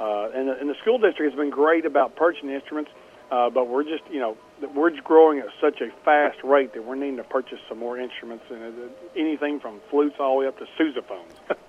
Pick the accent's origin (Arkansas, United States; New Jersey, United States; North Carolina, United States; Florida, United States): Arkansas, United States; Paragould; I'm from Paragould and I went to Paragould High School